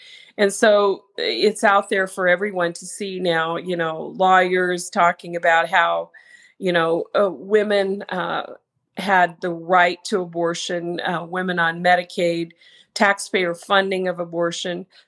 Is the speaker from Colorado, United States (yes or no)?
yes; Colorado, United States; the brazenness of states like New York and Illinois and my home state of Colorado.